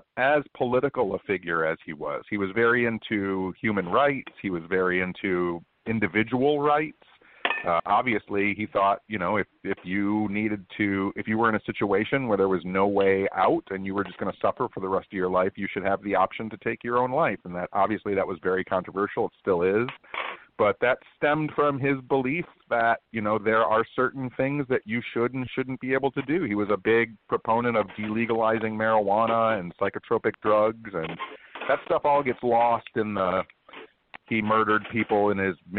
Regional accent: Michigan, United States; So I'm born and raised in Michigan.

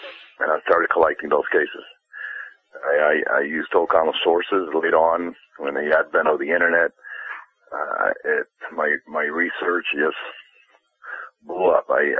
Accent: Cuba; now in United States; ever since I was a kid, I grew up in Cuba. I immigrated to the United States in '67

